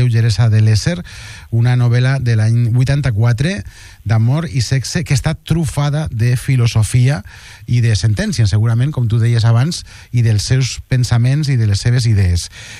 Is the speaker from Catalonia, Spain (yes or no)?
no; Castellón de la Plana, Valencian Community, Spain; et parlo com a castellonenc, perquè jo soc de Castelló, al costat de... bueno, Borriana és pràcticament castelló